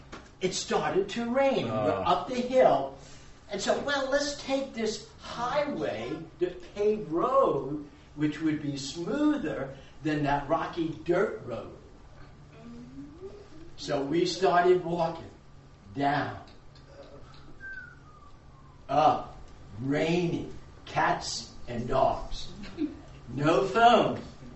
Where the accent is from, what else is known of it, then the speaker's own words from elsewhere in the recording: New York, United States; No, I'm from New York.